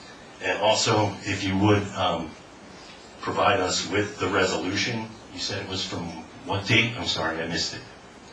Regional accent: Andover, New Jersey, United States; I'm from Andover.

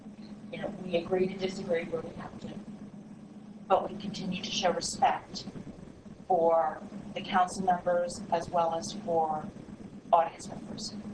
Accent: New Jersey, United States; having grown up in New Jersey, born and raised, growing up in Huntington County, I saw what happened.

